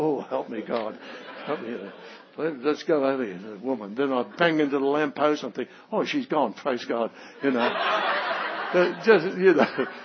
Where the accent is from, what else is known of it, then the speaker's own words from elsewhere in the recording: Australia; Now, being an Australian, I ask the awkward questions.